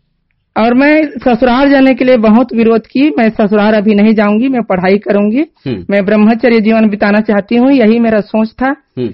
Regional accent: Chhattisgarh, India; जिला गरियाबंद, छत्तीसगढ़ की निवासी हूँ।

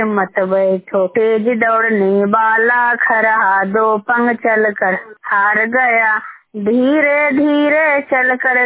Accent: Chakramar, Bihar, India; और मैं ग्राम चक्रामर के निवासी हूँ। जिला नालंदा, प्रखंड हरनौत, राज्य बिहार, पंचायत कोयलामा। और मैं अभी उत्तर प्रदेश में आई हूँ

